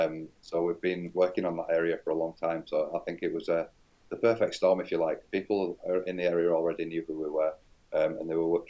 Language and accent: English; United Kingdom; Because, you know, well, we're British at the end of the day.